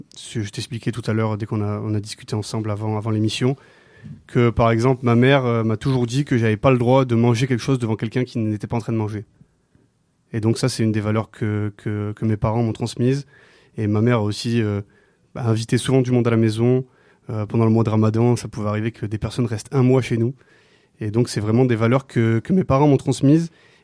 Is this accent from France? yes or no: yes; Marseille, Provence-Alpes-Côte d'Azur, France; je suis né à Marseille en 94, donc j'ai 30 ans cette année. J'ai grandi dans le quartier de la Caplette, dans le 10e arrondissement.